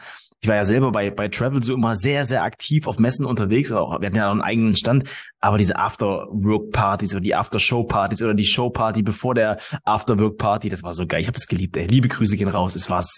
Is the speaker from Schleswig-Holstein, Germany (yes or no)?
no; Thuringia, Germany; Also ich komme ja aus dem Eichsfeld.